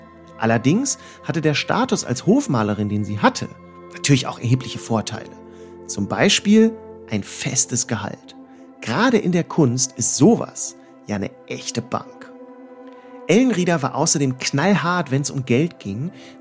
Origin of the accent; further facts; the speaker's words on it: Hanover, Lower Saxony, Germany; born there; Als geborener Hannoveraner